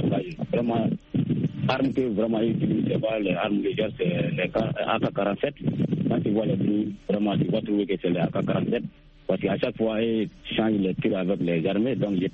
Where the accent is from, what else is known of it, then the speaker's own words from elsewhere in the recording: Soumiké, Mali; toujours dans mon village natal à Soumiké.